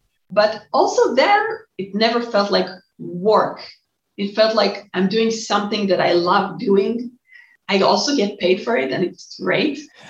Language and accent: English; Jerusalem, Jerusalem District, Israel; Jerusalem is my hometown. I was born in Jerusalem. I was raised in Jerusalem. And I love Jerusalem's alleys. I love the old city.